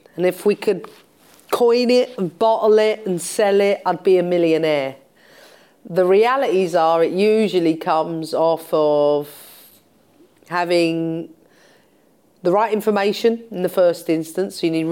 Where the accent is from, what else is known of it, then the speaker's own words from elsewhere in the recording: London, United Kingdom; I'm in London, I'm a Londoner.